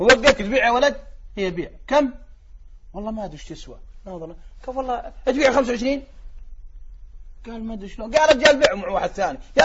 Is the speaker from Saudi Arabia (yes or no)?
yes; Unaizah, Al-Qassim, Saudi Arabia; يتذكر ديرته إلى ديرتي القصيم قسم بالله نيزة